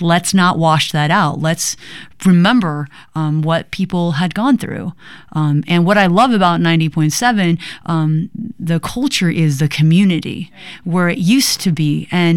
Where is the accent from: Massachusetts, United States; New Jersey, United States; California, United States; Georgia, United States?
California, United States; Fresno; I grew up in Fresno, California.